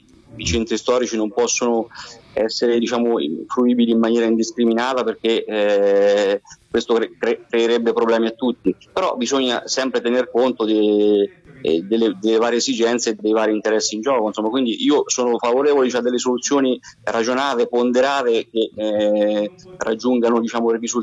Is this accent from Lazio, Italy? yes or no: no; Assisi, Umbria, Italy; Io sono assisano, cioè la mia famiglia è di Assisi, ho sempre risieduto ad Assisi, insomma, quindi ecco, però ho svolto la mia attività lavorativa sempre nel comprensorio